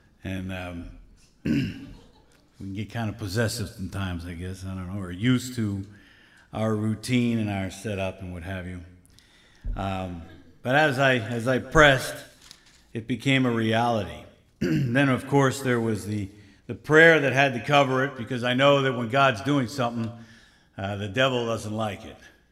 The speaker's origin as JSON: {"language": "English", "town": "Philadelphia", "region": "Pennsylvania", "country": "United States", "tie": "born or raised there", "said": "And I was born in Philadelphia. That's where I grew up and spent most of my time."}